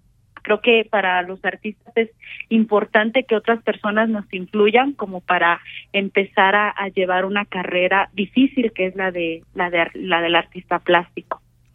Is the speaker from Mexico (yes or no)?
yes; Querétaro, Mexico; soy artista queretana